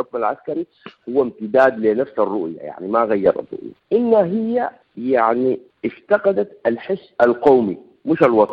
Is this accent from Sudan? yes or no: yes; Sudan; احنا بقينا سودانيين معروفين في العالم اننا سودانيين.